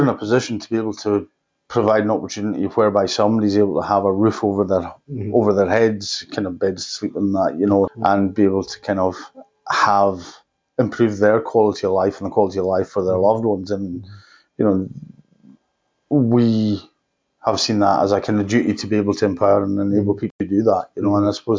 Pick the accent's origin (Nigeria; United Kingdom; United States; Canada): United Kingdom; Isle of Lewis, Scotland; So I was born and brought up in the Isle of Lewis